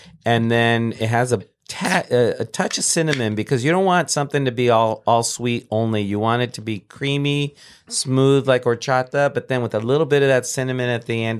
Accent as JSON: {"language": "English", "town": "Escondido", "region": "California", "country": "United States", "tie": "born or raised there", "said": "I grew up in San Diego, and we used to go across the border, you know, every week in the town of Escondido where I grew up. There were no tortillerias. There were no Mexican markets."}